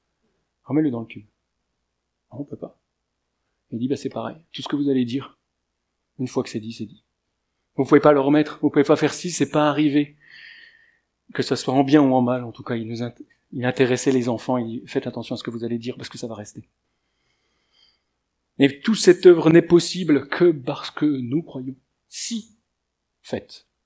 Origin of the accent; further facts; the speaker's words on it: France; je dois prouver que je suis français.